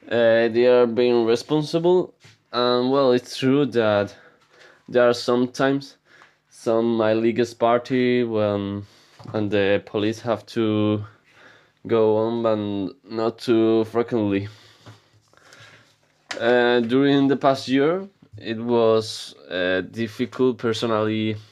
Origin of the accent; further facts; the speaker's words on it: Spain; English is a second language; I'm 16 years old and I'm from Spain.